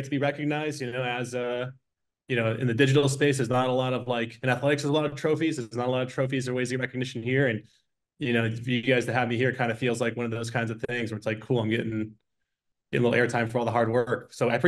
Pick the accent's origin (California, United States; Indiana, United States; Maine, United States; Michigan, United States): Michigan, United States; Detroit; Like I grew up in Detroit working on cars.